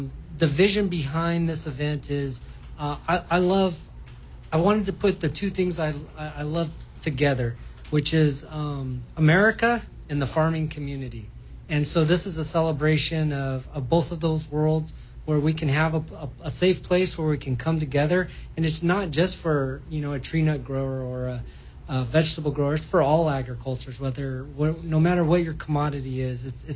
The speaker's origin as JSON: {"language": "English", "town": "Sanger", "region": "California", "country": "United States", "tie": "born or raised there", "said": "Yeah, born and raised in the Central Valley in Sanger, California. So go Apaches. Grown up in the valley around farming, the farming community."}